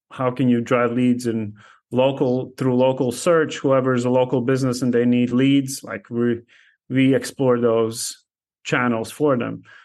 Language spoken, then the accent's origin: English; Latvia; I had a friend back in Latvia. I'm originally from Latvia.